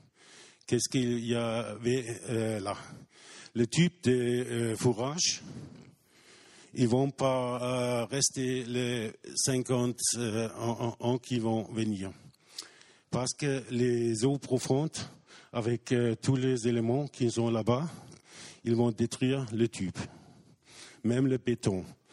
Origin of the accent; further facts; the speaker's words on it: Germany; French is a second language; Chez nous, en Allemagne, les kilowattheures est récompensé avec 30 à 35 euros.